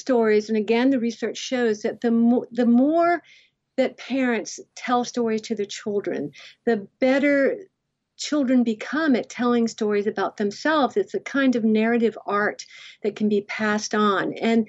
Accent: Cape Cod, Massachusetts, United States; helping the elderly needy on Cape Cod, which is where I grew up in Massachusetts.

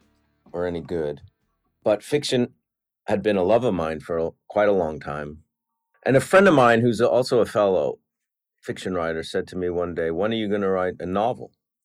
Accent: New York, United States; As a fan, as an artist, as a New Yorker, and as a friend

